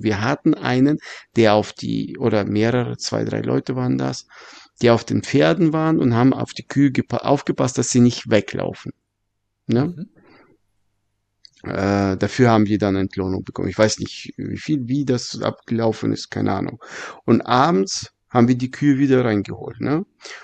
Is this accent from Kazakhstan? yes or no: yes; Kazakhstan; Letztes, wir sind in Kasachstan aufgewachsen mit Plumsklo in einem Dorf